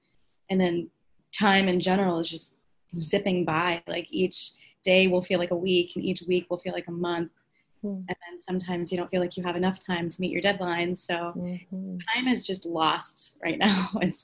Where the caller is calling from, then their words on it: Washington, District of Columbia, United States; I'm reporting live from Washington, D.C.